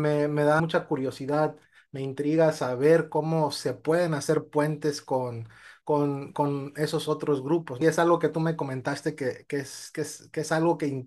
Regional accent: United States; porque crecí en Estados Unidos

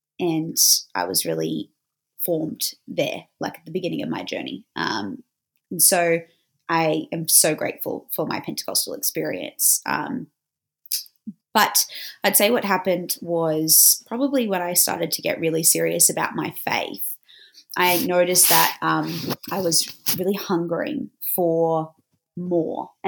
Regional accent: Sydney, New South Wales, Australia; So I didn't actually grow up in the Shire. Okay. For me, I actually grew up thinking that Sydney ended at the airport.

